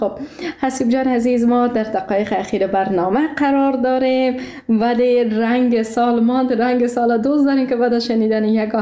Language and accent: Persian; Afghanistan; ما شما افغان هستیم، درست است که در کشورهای خارجی زندگی میکنیم